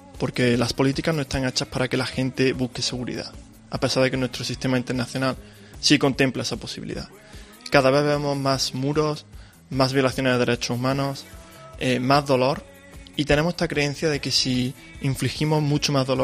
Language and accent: Spanish; El Paso, Texas, United States; De donde yo vengo, en El Paso, hemos tenido un récord de muerte el año pasado y este año vamos camino de batirlo.